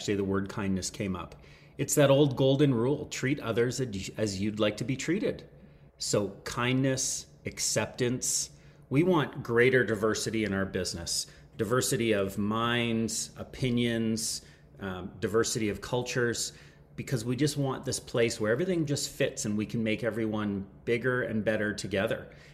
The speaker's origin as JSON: {"language": "English", "country": "Canada", "also_born_or_lived": "San Francisco, United States", "said": "So I'm a Canadian entrepreneur, but I was born in San Francisco."}